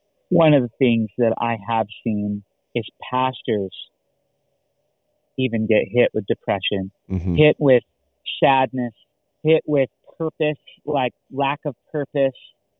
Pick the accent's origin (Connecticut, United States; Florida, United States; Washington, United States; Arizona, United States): Washington, United States; Seattle; also born or lived in Ogden, United States; Well, I grew up in Seattle and I moved away for about 8 years, and I moved away and did a lot of different things. I not only helped plant a church in Ogden, Utah